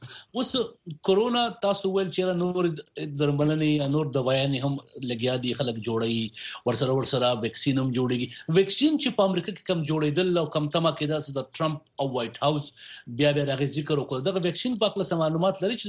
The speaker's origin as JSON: {"language": "Pashto", "town": "Buner", "region": "Khyber Pakhtunkhwa", "country": "Pakistan", "said": "زه د پښتونخوا د بنیر یم"}